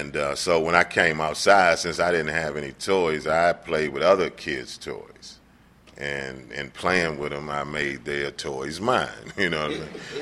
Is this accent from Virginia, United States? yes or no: yes; Virginia, United States; born there; I was born in Virginia, I was born in Loudoun County, Virginia.